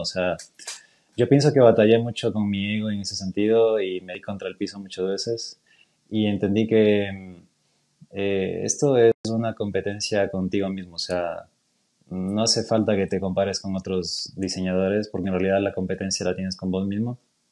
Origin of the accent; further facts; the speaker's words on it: Ecuador; also born or lived in Buenos Aires; Estuve viviendo allá un tiempo, 3 años para ser exacto. Por eso el mix de mi acento, digamos, otros freelancers de Ecuador, capaz que tienen otro acento, pero yo tengo ahí una mezcolanza.